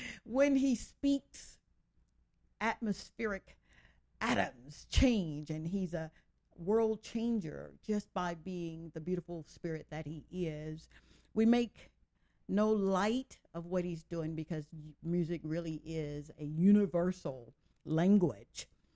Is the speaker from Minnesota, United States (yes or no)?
no; Mississippi, United States; Oh, come on, so, I'm from Mississippi.